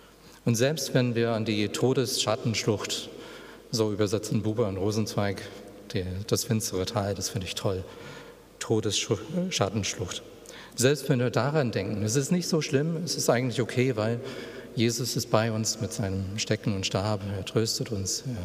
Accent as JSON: {"language": "German", "country": "United States", "second_language": "German", "said": "Aber ich bin Amerikaner"}